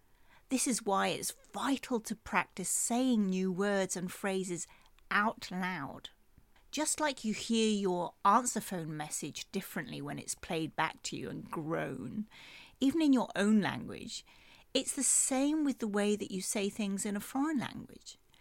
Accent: United Kingdom; Just because I'm British, that doesn't mean that I'm entitled to insist that my version is the only pure version on the planet.

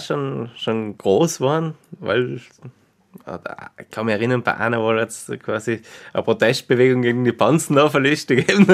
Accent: Tyrol, Austria; born or raised there

